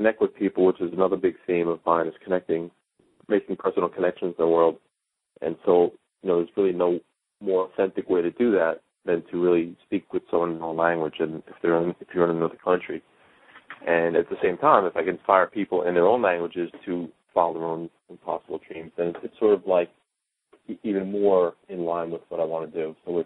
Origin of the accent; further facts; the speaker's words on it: United States; especially as an American. And normally we don't speak more than one language in this country